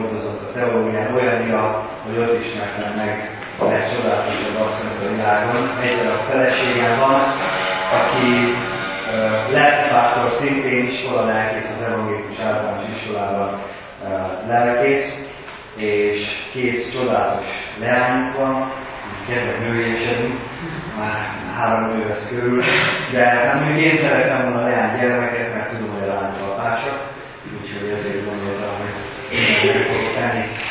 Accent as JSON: {"language": "Hungarian", "region": "Budapest", "country": "Hungary", "tie": "born there", "said": "Budapesten születtem, és tanulmányaimat is tulajdonképpen ott végeztem."}